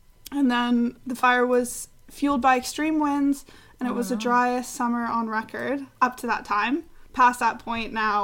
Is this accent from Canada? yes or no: yes; Canada; now in Germany; I am from Canada and now living in Germany doing this master's program